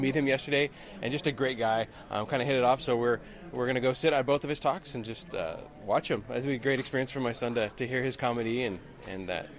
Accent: Portland, Oregon, United States; I'm from Portland area.

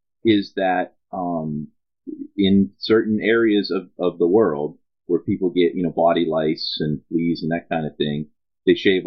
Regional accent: United States; that was part of being American a few years ago

